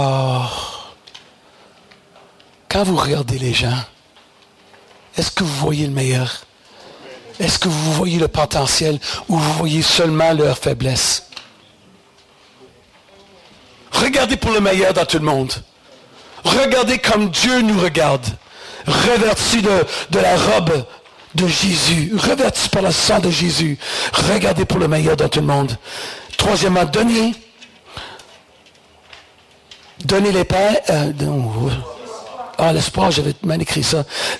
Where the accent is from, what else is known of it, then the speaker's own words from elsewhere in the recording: Montreal, Quebec, Canada; J'ai commencé... à Montréal, ma ville natale, en français et en anglais.